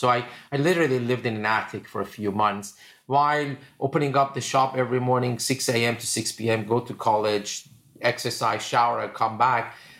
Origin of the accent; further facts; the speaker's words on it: Iran; As you know, I grew up in Iran. When I was 10 years old, the revolution happened, and 2 years after, the war with Iraq happened.